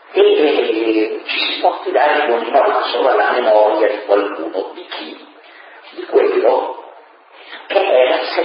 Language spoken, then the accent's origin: Italian; Milan, Lombardy, Italy; also born or lived in Gorizia; La mia famiglia e i miei genitori sono nati a Gorizia, al comunità di Vito tedesco. E io sono cresciuto a Milano